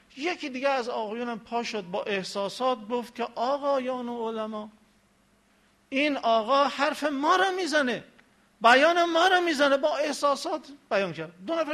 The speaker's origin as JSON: {"language": "Persian", "region": "Mazandaran", "country": "Iran", "said": "گفتم ببخشید من مازندرانیم"}